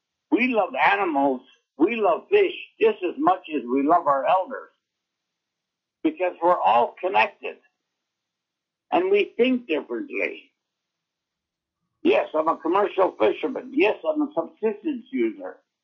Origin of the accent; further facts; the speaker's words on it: Dillingham, Alaska, United States; also born or lived in Okeechuk; I was born and raised in Dillingham, as I told you earlier, but I grew up in the village of Okeechuk also, in the Kuskokwim River. I spent a lot of time in the Kuskokwim River.